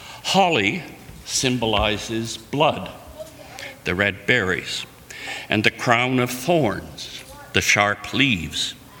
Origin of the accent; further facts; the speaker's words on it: Canada; now in United States; As a Canadian, I was proud to see that this … which we just sang, was in their hymnal.